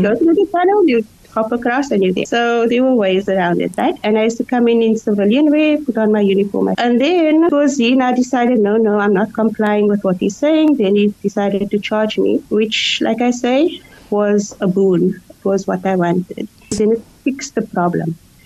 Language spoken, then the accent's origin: English; Cape Town, Western Cape, South Africa; I'm Cape Townian, besides being South African, I'm Cape Townian. And in Cape Town, Muslims rule.